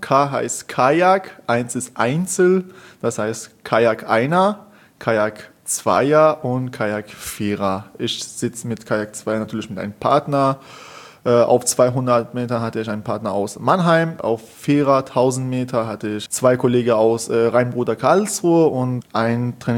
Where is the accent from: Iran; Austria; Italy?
Iran; German is a second language; in meinem Staat, in meinem Heimat in Iran